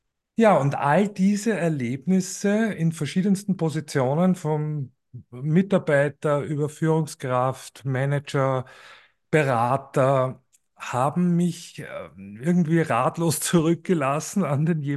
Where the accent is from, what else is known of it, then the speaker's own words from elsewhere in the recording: Lower Austria, Austria; wo liegen meine Wurzeln? Die liegen im Waldviertel. Das ist eine Region in Österreich, so ziemlich genau in der Mitte zwischen Wien und Prag.